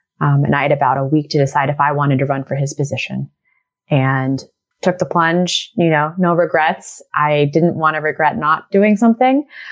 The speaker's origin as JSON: {"language": "English", "region": "California", "country": "United States", "tie": "born or raised there", "moved": "as an adult", "said": "So I am born and raised in the Bay Area in California. And I think the strangest part about my story is that I came out to Pennsylvania, central Pennsylvania, for college."}